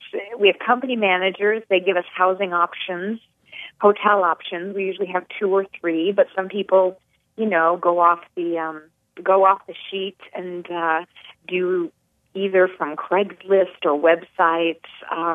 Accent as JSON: {"language": "English", "town": "New Lisbon", "region": "Wisconsin", "country": "United States", "tie": "born or raised there", "said": "I grew up in New Lisbon, which is a very small town, kind of west central, town of about 1,200 people."}